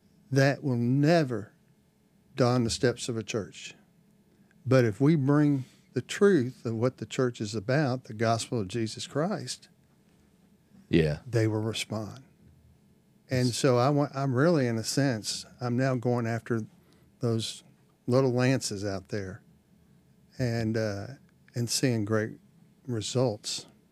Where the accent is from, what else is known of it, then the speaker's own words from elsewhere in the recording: Houston, Texas, United States; Never even understood the cross on every church as I grew up in Houston, Texas.